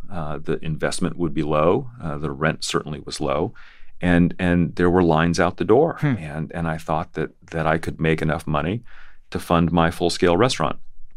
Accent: Colorado, United States; And you know, growing up in Colorado, this is not how we ate burritos.

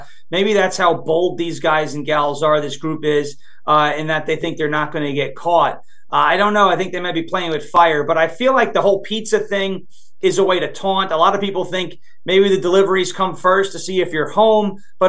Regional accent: New York, United States; now in Tennessee, United States; but I'm from New York and that's not pizza. So I can say that. I live in Tennessee now, but that's still not pizza

